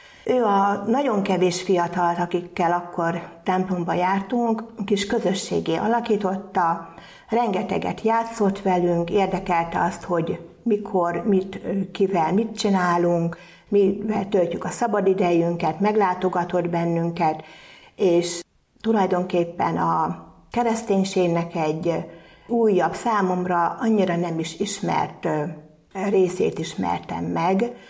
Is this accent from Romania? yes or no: no; Újfehértó, Szabolcs-Szatmár-Bereg, Hungary; born there; A 60-as évek elején születtem Újfehértón, egy átlagos családba.